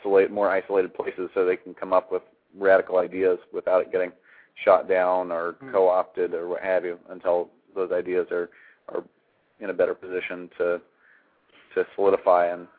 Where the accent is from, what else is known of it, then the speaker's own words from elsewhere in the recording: Eugene, Oregon, United States; From Oregon. From Eugene.